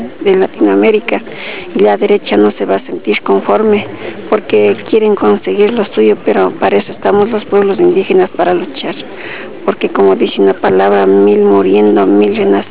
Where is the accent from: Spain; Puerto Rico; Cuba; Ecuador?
Ecuador; Soy de Ecuador